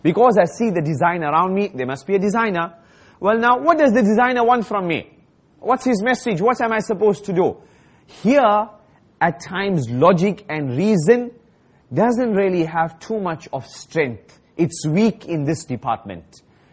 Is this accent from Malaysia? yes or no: yes; Malaysia; You know, I'm Malaysian, he's Malaysian, so that's why I trust him.